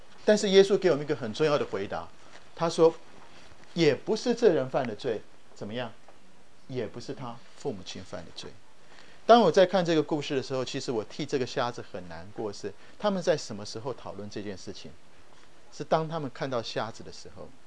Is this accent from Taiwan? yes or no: yes; Taiwan; 我是从台湾来